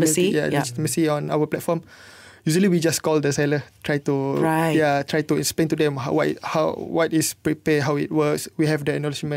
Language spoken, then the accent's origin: English; Malaysia